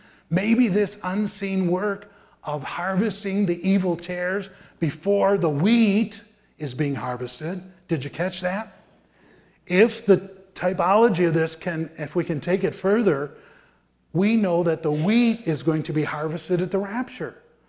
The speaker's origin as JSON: {"language": "English", "town": "North Tonawanda", "region": "New York", "country": "United States", "tie": "born or raised there", "said": "when I was growing up in North Tonawanda, New York, it used to make me feel really good to play out in the street."}